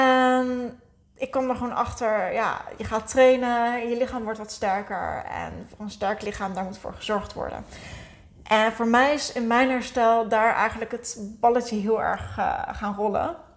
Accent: Zutphen, Gelderland, Netherlands; now in Nieuwegein, Netherlands; ik ben ouder dan dat ik lijk. Samen met mijn kat woon ik in Nieuwegein, een plaats onder Utrecht. Overigens niet de plek waar ik ben opgegroeid, want mijn roots die liggen in Zutphen.

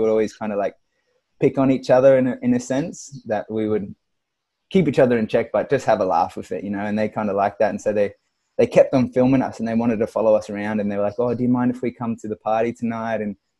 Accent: Australia; So this is back in 2013, you know, I'm young Australian, just looking to have a good time.

